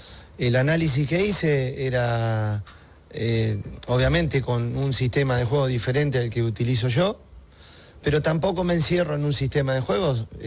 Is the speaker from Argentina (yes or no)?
yes; Argentina; y más siendo argentino